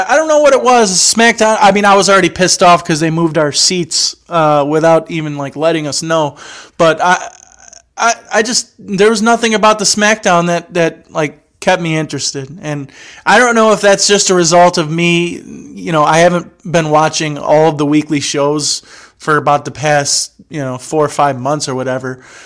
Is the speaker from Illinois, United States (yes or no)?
yes; Illinois, United States; We're from the Chicagoland area, so there's a lot of fans of CM Punk.